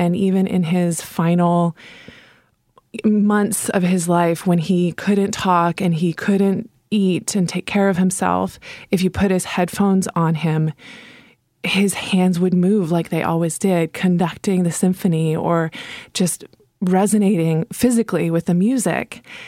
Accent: Seattle, Washington, United States; I am from Seattle.

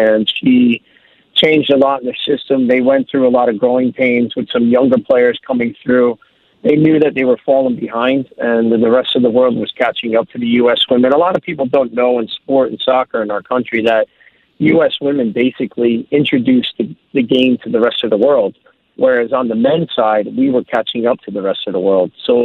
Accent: New Jersey, United States; When I grew up in Jersey, I go across on the PATH train and watch hockey

